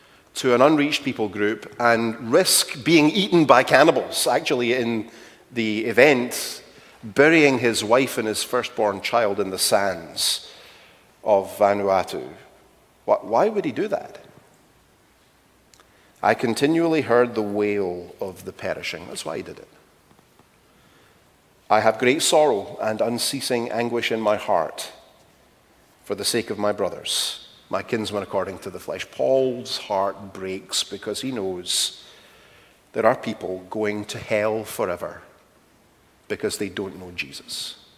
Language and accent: English; Glasgow, Scotland, United Kingdom; the poor in my hometown of Glasgow.